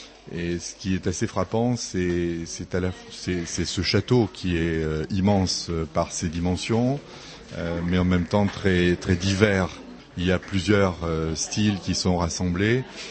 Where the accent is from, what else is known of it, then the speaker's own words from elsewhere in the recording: Limoges, Nouvelle-Aquitaine, France; je viens de Limoges et je suis en République tchèque pour une semaine.